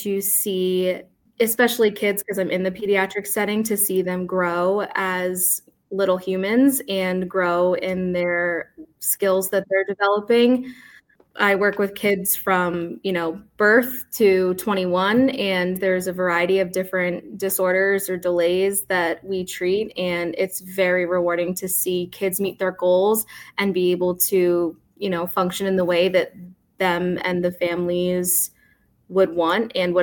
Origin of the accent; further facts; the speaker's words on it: Whitehall, Pennsylvania, United States; I'm a Lehigh Valley native. So I grew up in Whitehall area.